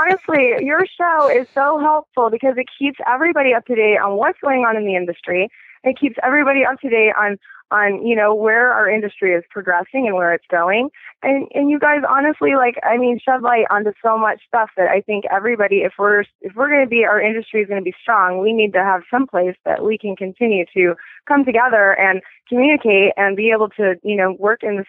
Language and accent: English; West Coast, United States; But I'm from the West Coast, so that's where I'm more comfortable. But I'm kind of a little displaced right now